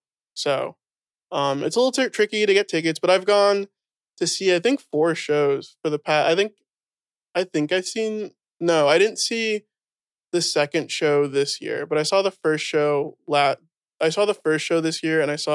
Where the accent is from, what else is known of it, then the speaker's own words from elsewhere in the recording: New York, United States; I've lived in New York or around New York my whole life.